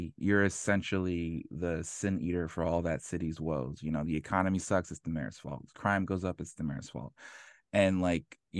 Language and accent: English; Philadelphia, Pennsylvania, United States; Okay, yeah, I can do the quick Cliff Notes version. I'm from Philadelphia.